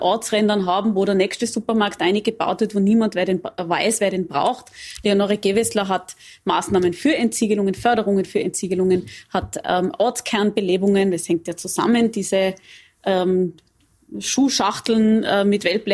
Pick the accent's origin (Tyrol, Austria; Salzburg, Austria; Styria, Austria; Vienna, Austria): Tyrol, Austria; Ich komme selber aus dem Stubaital.